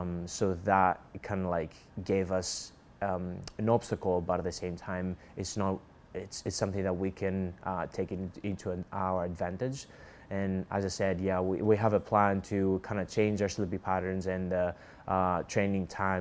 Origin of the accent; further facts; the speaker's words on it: Greece; English is a second language; now in Loughborough, United Kingdom; I'm from Greece, and I'm part of the swim team.